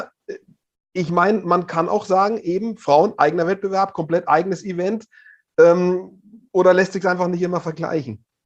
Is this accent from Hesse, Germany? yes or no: no; Hof, Bavaria, Germany; Es gab im Herbst in Hof, meiner Heimatstadt, das traditionelle Stabhochsprung-Meeting